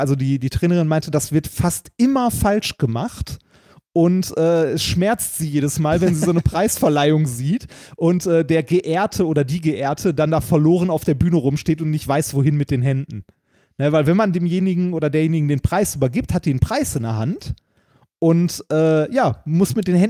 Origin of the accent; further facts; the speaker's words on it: North Rhine-Westphalia, Germany; ich komme aus dem Ruhrgebiet, ich mache keine Ausspracheübungen. Ich habe das akzeptiert, dass es halt scheiße klingt.